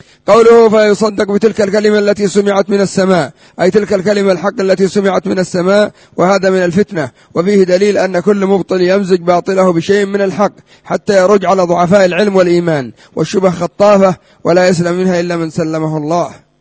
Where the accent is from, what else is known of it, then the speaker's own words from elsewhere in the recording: Yemen; وإلى الآن ربما يسموه عندنا في اليمن المبشع أو نحو ذلك